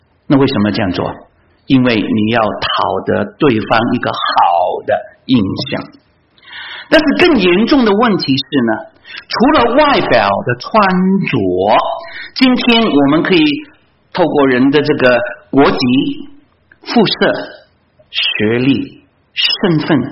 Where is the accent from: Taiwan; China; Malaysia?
China; now in United States; 我们自己是从别的国家来的，就算我们在美国当了这个入籍了，我们在美国生活